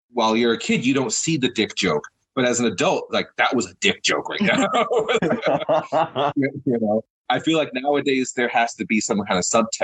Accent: Massachusetts, United States; for us at least, we grew up in Massachusetts, all three of us.

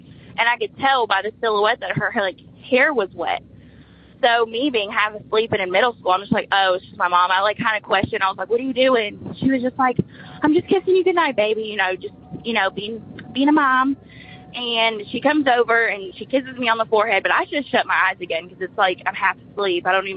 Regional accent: Munford, Tennessee, United States; I'm from Munford, Tennessee.

